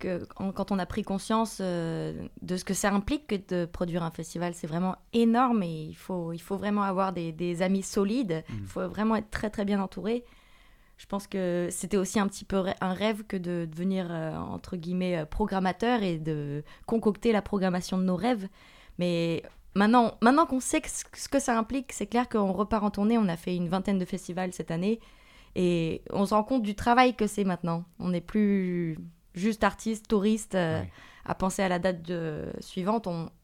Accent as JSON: {"language": "French", "town": "Aix-en-Provence", "region": "Provence-Alpes-Côte d'Azur", "country": "France", "said": "chez nous à Aix-en-Provence, il y avait, chez nous dans le coin, il n'y avait pas exactement ce format de festival de musique actuelle à Aix-en-Provence"}